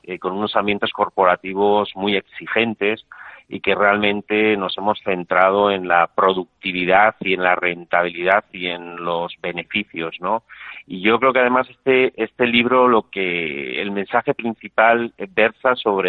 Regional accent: Lesaka, Navarre, Spain; que además es de mi pueblo, de Lesaca, de Navarra

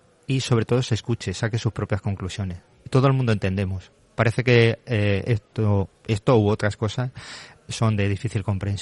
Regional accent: Toledo, Castilla-La Mancha, Spain; vengo de vivir en un pueblo, soy de Toledo

